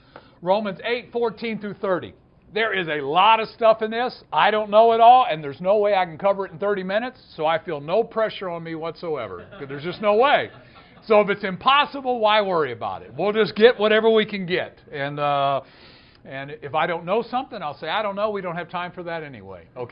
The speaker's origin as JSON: {"language": "English", "region": "Kentucky", "country": "United States", "said": "I'm from Kentucky, and as a result of that, from the hills of Kentucky, I'm a simple man."}